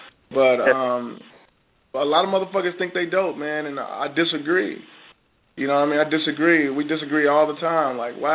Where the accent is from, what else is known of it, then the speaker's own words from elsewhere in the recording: Kansas City, Missouri, United States; A lot of shit is artificial, and we're from Kansas City, and we're real people, you know what I mean?